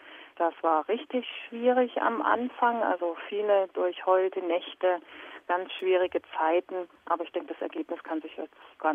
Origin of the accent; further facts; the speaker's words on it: Saxony, Germany; Sachsen wird immer meine Heimat bleiben.